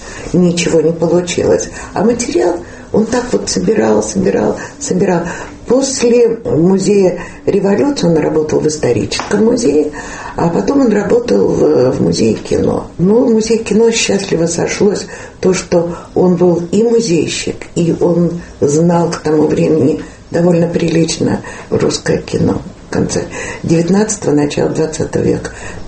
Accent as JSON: {"language": "Russian", "region": "Tbilisi", "country": "Georgia", "said": "я сама не из Москвы, я и из Тбилиси."}